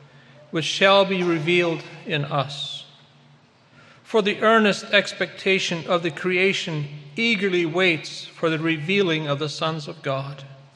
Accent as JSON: {"language": "English", "region": "Manitoba", "country": "Canada", "said": "from Manitoba."}